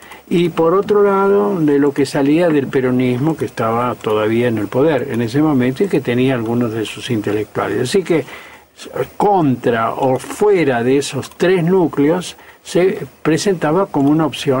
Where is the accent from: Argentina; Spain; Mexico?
Argentina; Rivera, Buenos Aires Province; born there; En un pueblo lindero que se llama Rivera, cerca de, en la frontera prácticamente, entre Buenos Aires y La Pampa.